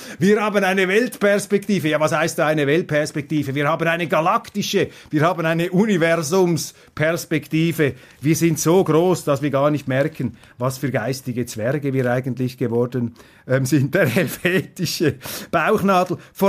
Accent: Switzerland; Und dann kommen eben auch Formulierungen, die einen wirklich ärgern als Schweizer.

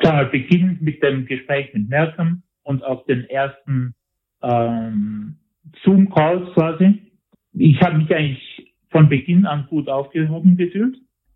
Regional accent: Tyrol, Austria; wie es bei uns in Tirol oft der Fall ist

